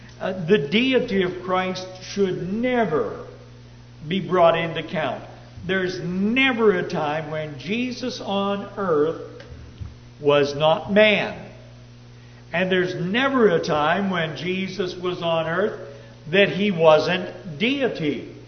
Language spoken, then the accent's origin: English; Upper Ohio Valley, United States; And the reason is that we grew up in the Upper Ohio Valley